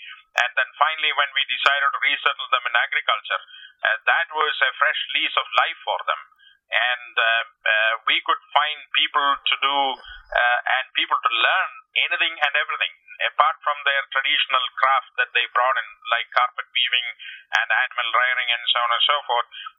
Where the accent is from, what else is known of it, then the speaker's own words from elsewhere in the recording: India; moved away as an adult; I'm originally from India and born and grew up there and started my early career with a mining company to begin with.